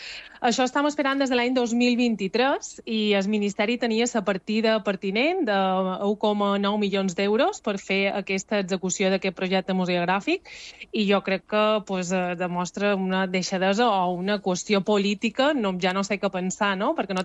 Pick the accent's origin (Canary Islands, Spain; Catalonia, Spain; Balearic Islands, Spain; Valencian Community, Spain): Balearic Islands, Spain; jo crec que com a mallorquins